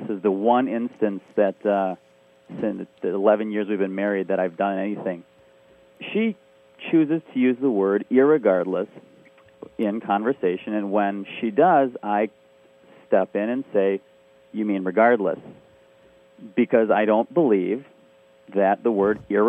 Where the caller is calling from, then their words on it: Burlington, Wisconsin, United States; I'm calling from Burlington, Wisconsin.